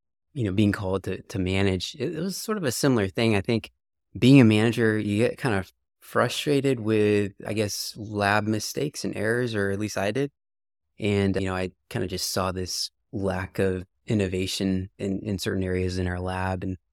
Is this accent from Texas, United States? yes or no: yes; Texas, United States; So I'm this kid from Texas, never been to Chicago, never driven through snow